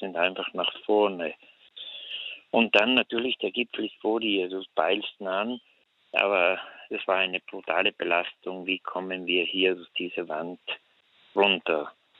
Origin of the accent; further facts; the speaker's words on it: South Tyrol, Italy; Ich bin jetzt bei uns in Südtirol